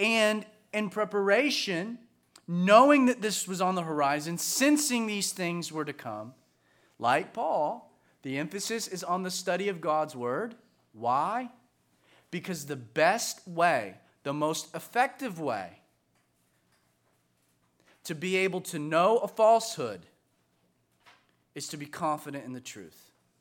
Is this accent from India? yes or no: no; the South, United States; There are some of us that know a lot of things, especially growing up in the South, about Jesus.